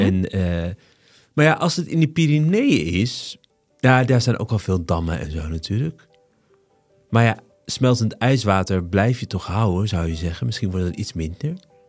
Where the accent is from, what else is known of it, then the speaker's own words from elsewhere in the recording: Ommen, Overijssel, Netherlands; ja, ik kom uit Ommen oorspronkelijk.